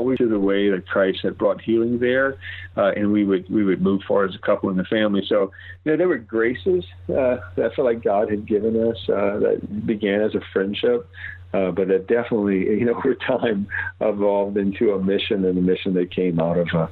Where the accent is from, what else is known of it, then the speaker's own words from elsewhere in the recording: Louisiana, United States; Yeah, I was raised here in South Louisiana.